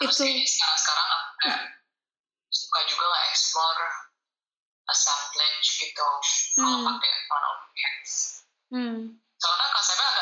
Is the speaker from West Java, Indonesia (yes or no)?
yes; Bogor, West Java, Indonesia; now in Bali, Indonesia; asalnya dari Bogor, sekarang based di Bali.